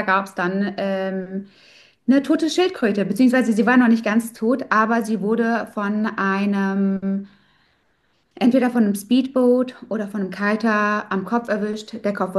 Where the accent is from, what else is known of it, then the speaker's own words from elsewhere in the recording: North Rhine-Westphalia, Germany; now in Soma Bay, Egypt; Ich komme aus Deutschland, aus der Nähe von Köln tatsächlich. Und bin jetzt aber seit 3 Jahren aus Deutschland raus und wohne mittlerweile in Somer Bay, also 40 Kilometer südlich von Ogala